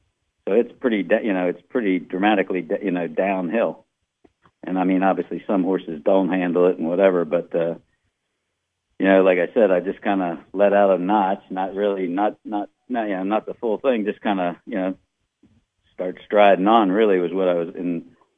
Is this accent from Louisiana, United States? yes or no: yes; New Orleans, Louisiana, United States; also born or lived in Covington / Oklahoma; Well, I was born in Covington. I was born in Covington, and then we moved, you know, we were down, my dad was a blacksmith, so we went to New Orleans, and we lived down there for a couple of years, and then we moved to Oklahoma for a year